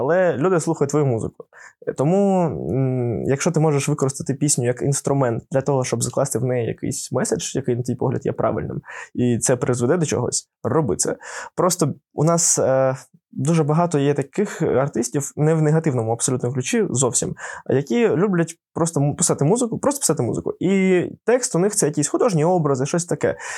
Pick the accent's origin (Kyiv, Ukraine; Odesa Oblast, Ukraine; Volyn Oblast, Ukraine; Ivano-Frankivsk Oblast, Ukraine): Odesa Oblast, Ukraine; Odesa; ми з Одеси, і ми проукраїнські і ПСО з Одеси.